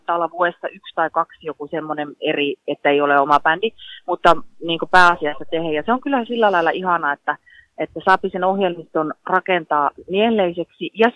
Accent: Lapland, Finland; kun mä olen Lapista lähtenyt

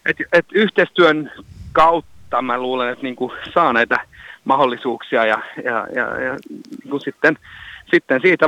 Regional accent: Jakobstad, Ostrobothnia, Finland; olen Pietasaaresta kotoisin, niin sieltä rannikolta, pienestä kaupungista

